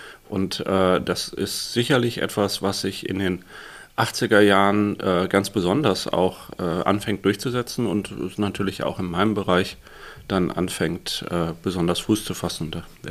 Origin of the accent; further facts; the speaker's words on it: Düsseldorf, North Rhine-Westphalia, Germany; die ja für mich als Düsseldorfer natürlich etwas ist, das wird man nie so richtig